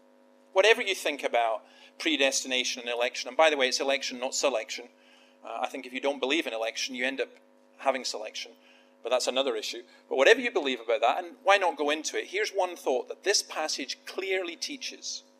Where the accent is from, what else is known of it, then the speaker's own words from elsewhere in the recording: Scotland, United Kingdom; I'm special because I'm Scottish. No, well, the last one's true